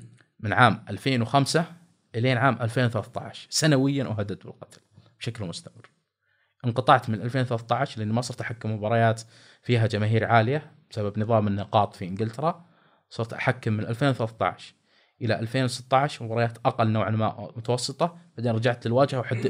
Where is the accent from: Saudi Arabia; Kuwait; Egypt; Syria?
Saudi Arabia; على اي شيء موجود عندنا بالسعوديه نربطه في العالم